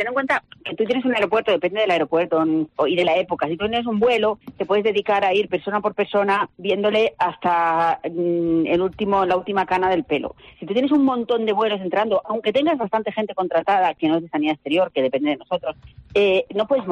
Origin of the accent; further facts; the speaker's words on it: Spain; yo también soy española y también sé cómo está el país. No soy canaria